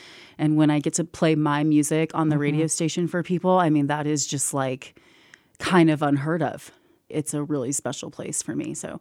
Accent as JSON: {"language": "English", "town": "Austin", "region": "Texas", "country": "United States", "also_born_or_lived": "Durango / Denver", "said": "I am originally from Austin. I've been in the Valley for 10 years by way of Durango for about 10 years and then Denver."}